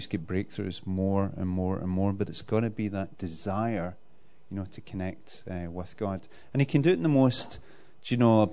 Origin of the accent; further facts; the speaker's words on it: Glasgow, Scotland, United Kingdom; I'm a Glaswegian. Look at the size of me